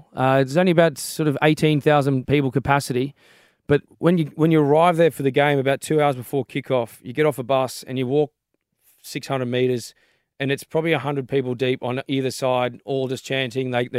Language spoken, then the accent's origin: English; Queensland, Australia; also born or lived in New South Wales; I spent most of my life probably growing up in Queensland, but I was born here in New South Wales, so I'm a big New South Wales fan.